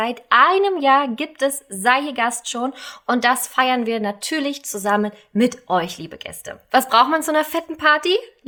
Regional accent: Berlin, Germany; born there; wir sind ja beide gebürtige Berliner.

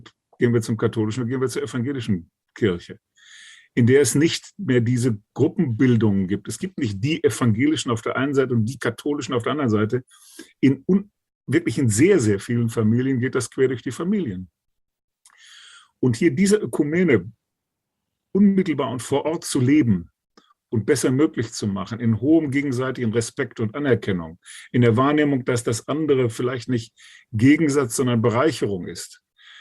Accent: Münster, North Rhine-Westphalia, Germany; in meiner Heimatstadt hier in Münster

